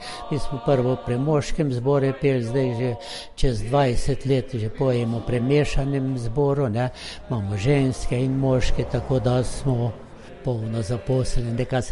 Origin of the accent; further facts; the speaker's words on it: Brežice, Lower Sava, Slovenia; v naši občini Brežiški, mi smo iz Brežiške občine